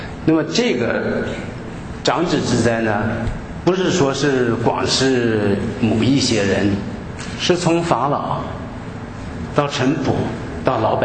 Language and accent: Chinese; Hebei, China; 在我们家，我们河北人都是住的平房，很低，